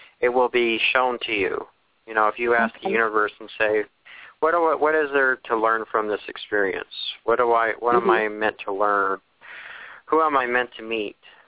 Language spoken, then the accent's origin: English; Salt Lake City, Utah, United States; I didn't want to go clear out to Idaho because I'm from Salt Lake.